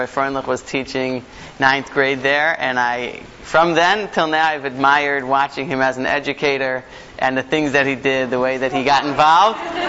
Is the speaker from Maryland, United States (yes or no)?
yes; Baltimore, Maryland, United States; also born or lived in Sharon; I moved here via, I grew up in Baltimore, learned in the yeshiva in Ner Yisrael, like so many others here. I spent the last 3 years in the Boston area in a town called Sharon in a mini kollel there.